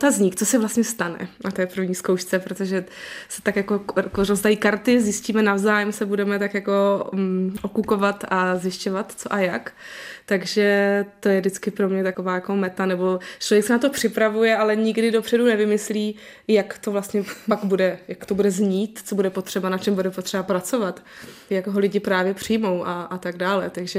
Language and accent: Czech; Valašské Meziříčí, Zlín Region, Czechia; born there; to byla vlastně ještě ve Valmezu, v mém rodném městě